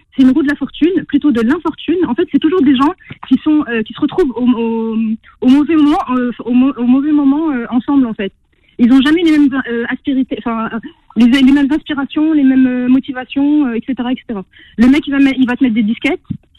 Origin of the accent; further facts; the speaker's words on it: Morocco; J'ai grandi au Maroc, donc je suis une sauvage, en fait.